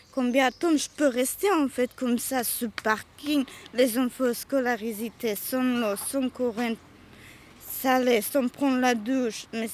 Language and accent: French; Bosnia & Herzegovina; now in France; Alors moi, je viens en fait de la Bosnie. Mm-hmm. Bosnie, Serbie, c'est juste au côté là-bas en fait.